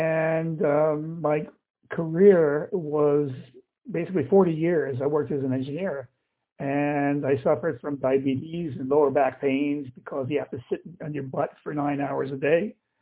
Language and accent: English; Miami, Florida, United States; moved away as an adult; now in Israel; I grew up in Miami and I moved to Israel in 1980. So I'm here for over 40 years